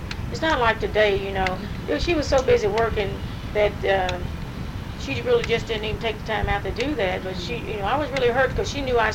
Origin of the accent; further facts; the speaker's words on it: Henderson, United States; Of course, integration had already begun in my hometown in Henderson.